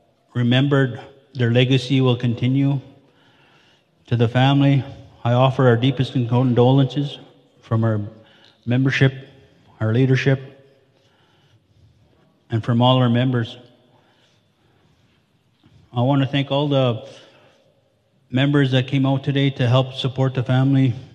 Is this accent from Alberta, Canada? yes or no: no; Saskatchewan, Canada; I'm from James Smith Cree Nation.